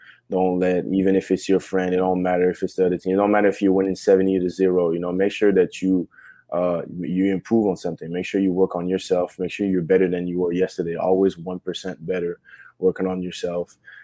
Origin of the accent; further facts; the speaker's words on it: Quebec, Canada; You know, we're from Quebec, we're from Canada. There's no one in the NFL.